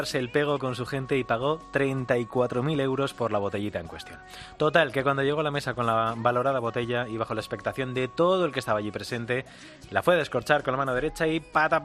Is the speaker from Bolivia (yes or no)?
no; Valencia, Valencian Community, Spain; moved away; Pues sí, yo salí de Valencia y fíjate a dónde estoy.